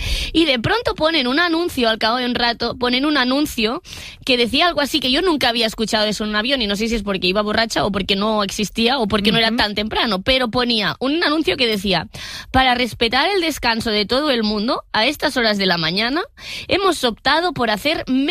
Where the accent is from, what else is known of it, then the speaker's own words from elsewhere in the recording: Vigo, Galicia, Spain; En Vigo soy recordada por esto.